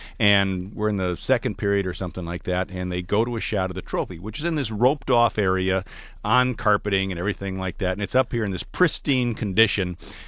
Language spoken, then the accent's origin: English; Canada; I mean, I'm from Canada.